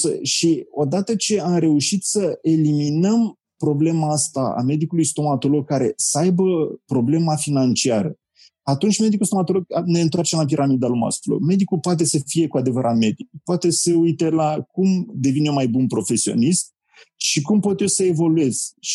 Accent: Romania; Adică, noi ca și români chiar nu trebuie să rămânem aia care doar să fim

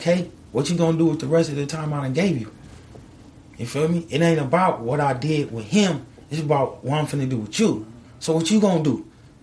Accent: California, United States; I'm from California, man. We got tough skin.

